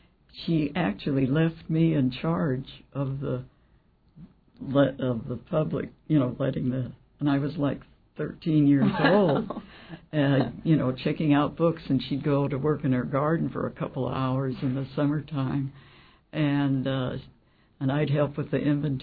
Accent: Juneau, Alaska, United States; born there; I was born in Juneau, too.

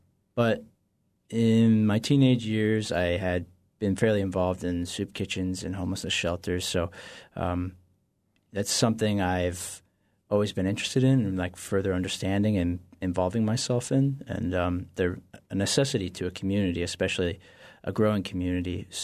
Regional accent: Columbus, Ohio, United States; I'm originally from Columbus, Ohio.

